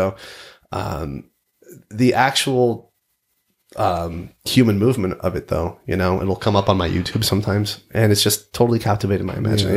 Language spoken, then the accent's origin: English; San Diego, California, United States; I'm from San Diego.